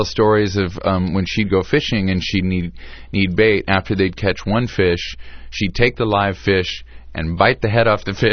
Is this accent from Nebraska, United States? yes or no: yes; Omaha, Nebraska, United States; also born or lived in Wisconsin; Indeed. Yes, we're all from Omaha.